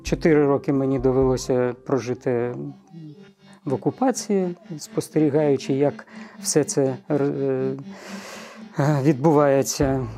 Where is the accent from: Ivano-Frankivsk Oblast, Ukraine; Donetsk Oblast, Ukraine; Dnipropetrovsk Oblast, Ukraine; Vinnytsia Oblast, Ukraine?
Donetsk Oblast, Ukraine; Donetsk; Я постійний мешканець Донецька, корінний донеччанин, в п'ятому поколінні. Народився в родині лікаря і сам працював все життя лікарем. Останнє моє місце роботи – це обласна клінічна лікарня в Донецьку, де я працював лікарем-нейрофізіологом.